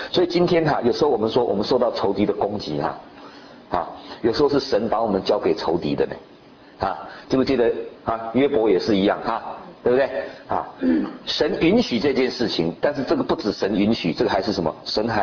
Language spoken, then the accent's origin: Chinese; China; 我们中国人说吃了秤砣铁了心了。